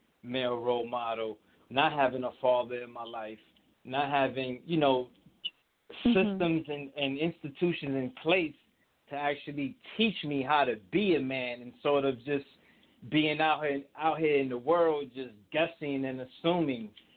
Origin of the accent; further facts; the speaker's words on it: Paterson, New Jersey, United States; because of my own experience being a troubled youth growing up in Patterson, getting in trouble, stealing cars, selling drugs.